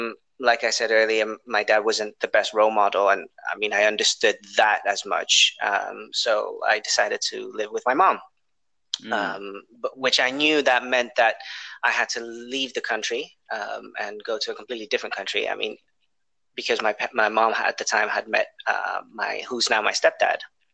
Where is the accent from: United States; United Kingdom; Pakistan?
United Kingdom; England; born there; also born or lived in Indonesia; So, I was born in England. From a biological dad who was British, and a mother who was Indonesian. And as a kid, as a baby, I moved to Indonesia until I was about 5 years old.